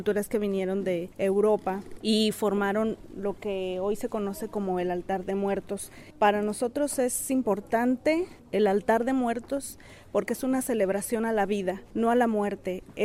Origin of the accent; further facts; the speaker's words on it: Mexico; now in Romania; es un orgullo para nosotros como mexicanos que esta celebración permanezca en México y fuera de México